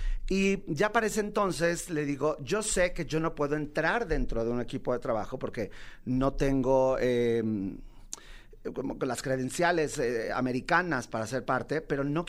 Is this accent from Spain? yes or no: no; Mexico City, Mexico; vengo de Mexicalpan, de Las Tunas, y aunque usted no lo crea, allá se hace teatro musical.